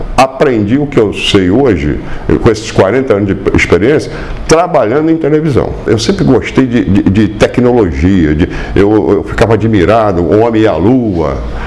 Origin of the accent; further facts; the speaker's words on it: Rio de Janeiro, Brazil; eu sou do Rio de Janeiro, estava no Rio